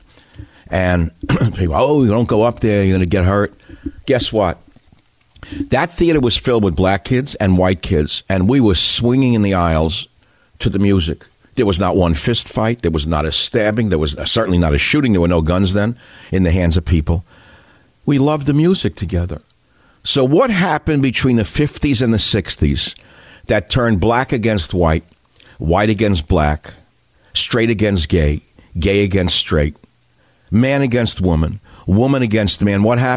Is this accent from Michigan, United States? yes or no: no; New York City, New York, United States; So, as you know, if you listen to the show, I grew up in New York City. I'm not proud of it, unproud of it. I just did. That's the way it is. Immigrant son, that's the way it was.